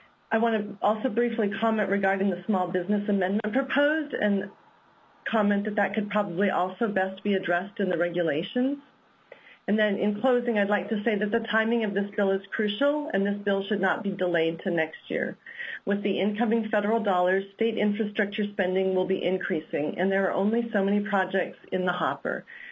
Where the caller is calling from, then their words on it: Fairbanks, Alaska, United States; I'm calling from Fairbanks, where I have lived for 38 years and have worked in the construction industry for 23 years.